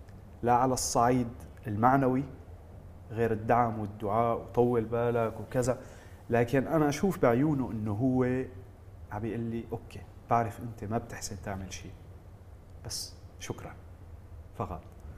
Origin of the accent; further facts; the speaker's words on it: Syria; moved away as an adult; now in France; لأني أنا تخرجت من سوريا ويعني طلعت على فرنسا كمهندس